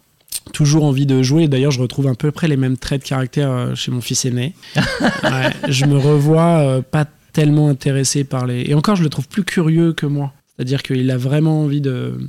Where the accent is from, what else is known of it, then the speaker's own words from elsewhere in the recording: Paris, Île-de-France, France; born there; parce que mon père était d'origine bretonne. Et dans la génération avant, ma grand-mère aussi. Mais moi, je suis né à Paris.